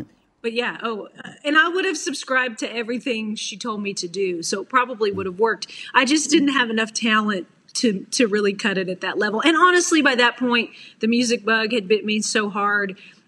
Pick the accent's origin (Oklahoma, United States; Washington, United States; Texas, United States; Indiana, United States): Washington, United States; I dreamed as a little girl, I grew up in Washington State, of playing for Pat Summitt.